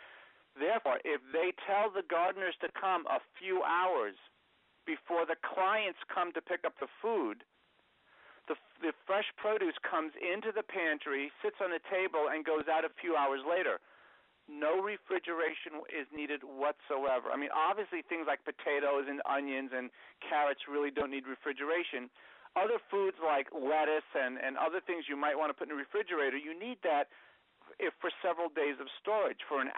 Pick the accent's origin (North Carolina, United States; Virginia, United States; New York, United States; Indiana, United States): New York, United States; I grew up in New York or a New York environment